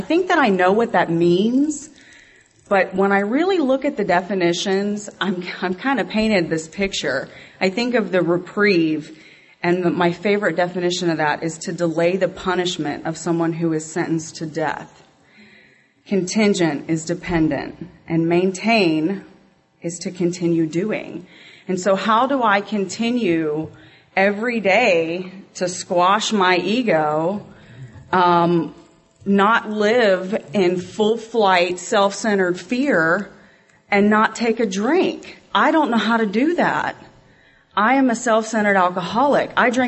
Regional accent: Sugar Hill, Georgia, United States; I'm from Sugar Hill, Georgia, which is about 45 minutes from here.

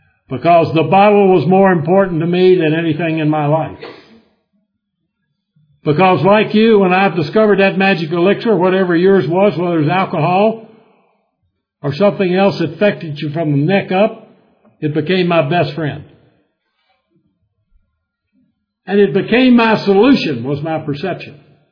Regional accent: the South, United States; But I grew up in the South where I was a Southern Baptist.

